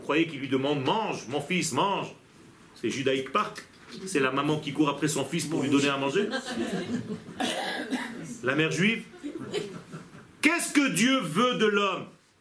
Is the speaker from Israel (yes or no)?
yes; Israel; first language Hebrew; French is a second language; Moi, j'ai appris le français parce que je devais donner des cours. Ok? Moi, ma langue natale, c'est l'hébreu.